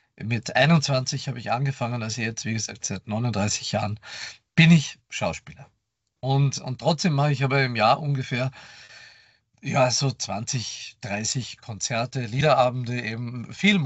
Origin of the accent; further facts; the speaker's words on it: Klagenfurt, Carinthia, Austria; Ich habe da eine wirklich lange Geschichte mit der Polizei in Klagenfurt, wo ich aufgewachsen bin.